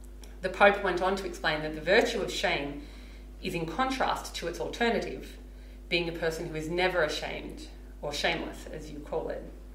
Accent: Sydney, New South Wales, Australia; growing up in Western Sydney, I'm definitely familiar with the cultural aspects of shame.

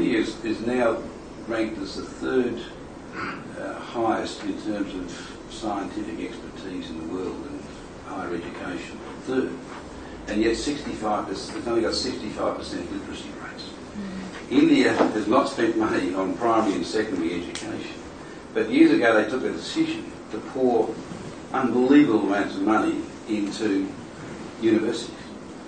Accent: Victoria, Australia; I'm from Victoria. We've still got 300 or 400 or 500 years of brown brown coal in Victoria.

